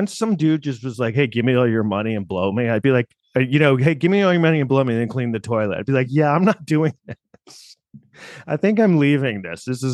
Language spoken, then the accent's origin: English; New York City, New York, United States; I grew up in New York City and Manhattan in the 80s.